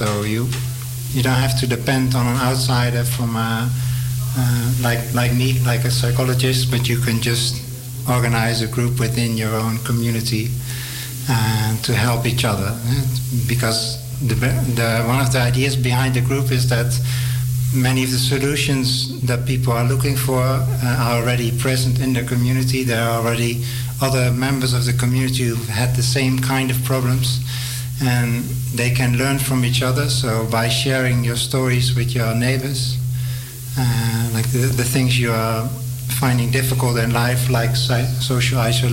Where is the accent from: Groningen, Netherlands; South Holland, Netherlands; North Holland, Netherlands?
Groningen, Netherlands; I am originally from Groningen in the north in the Netherlands.